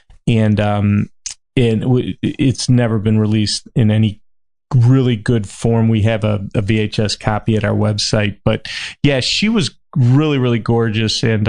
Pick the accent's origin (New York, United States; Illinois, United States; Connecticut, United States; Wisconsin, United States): Illinois, United States; Chicago; So number two is a movie near and dear to my heart because I'm from Chicago and I love.